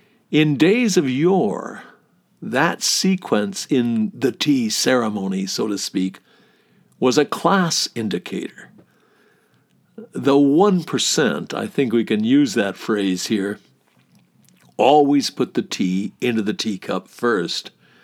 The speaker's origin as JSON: {"language": "English", "country": "United States", "lives_now": "United Kingdom", "said": "I, being an American, of course, had my heart set on living in Hampstead."}